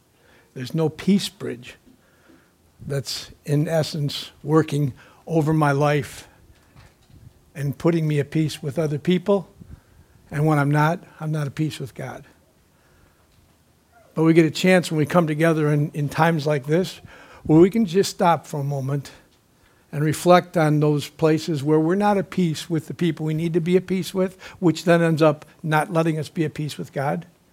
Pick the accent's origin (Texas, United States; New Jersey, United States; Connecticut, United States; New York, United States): New York, United States; Buffalo; Thinking about that the other day, I thought about growing up in Buffalo.